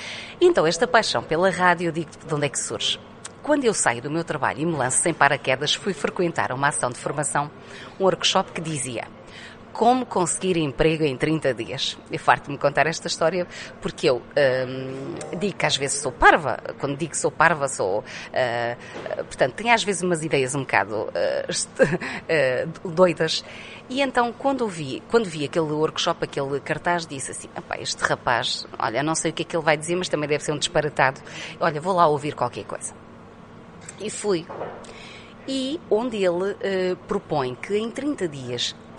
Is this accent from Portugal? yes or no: yes; Águeda, Aveiro, Portugal; mas também tinha estúdios em Águeda, que é de onde eu sou.